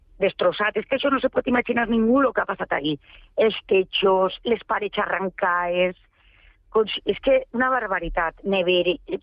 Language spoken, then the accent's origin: Catalan; Picanya, Valencian Community, Spain; Enfront del barranc de Picanya, el barranc de Pollo, que se diu, que nosaltres som prendites de Picanya